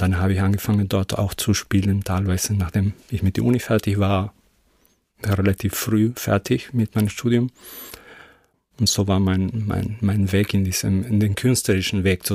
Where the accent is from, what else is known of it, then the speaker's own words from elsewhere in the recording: Córdoba, Argentina; German is a second language; die Universität für Film in meiner Heimatort Cordoba